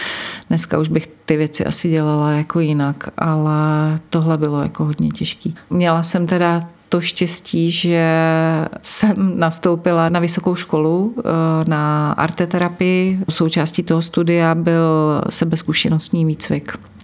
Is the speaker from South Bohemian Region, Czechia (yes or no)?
no; Sokolov, Karlovy Vary Region, Czechia; also born or lived in Třebíč; zjistili jsme, že jsme oba ze Sokolova